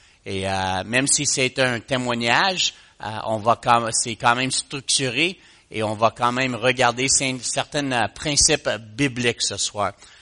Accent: Montreal, Quebec, Canada; je suis un gars de Montréal, donc j'ai appris le français en grandissant, mais je pense que ça va bien aller.

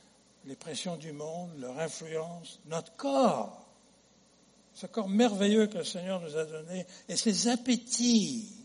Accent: France; moved away as an adult; J'avais 19 ans, moi, quand j'ai quitté chez moi en France. Et j'ai été aux États-Unis dans le but de faire de l'argent

